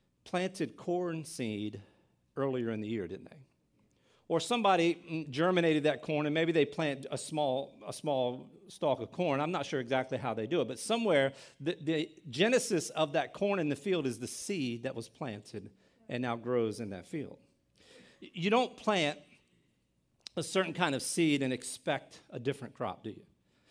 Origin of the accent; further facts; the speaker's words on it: Delaware, United States; It's a beautiful drive up the Eastern Shore to where I grew up in Southern Delaware.